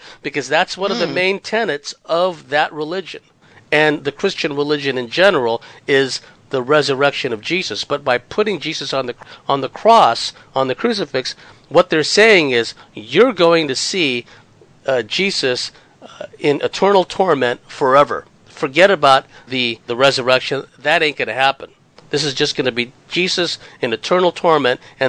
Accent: Daly City, California, United States; When I grew up in Daly City, California, you looked up on the hill and there was a big cross, right?

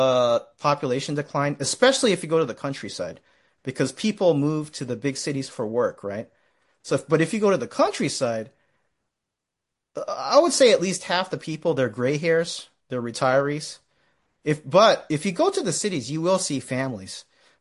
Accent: United States; So there's multiple factors, but I see Japanese, you know, and I'm Japanese American, right? Let me tell you, James, even me having two Japanese American parents, and then their parents came from Japan, right?

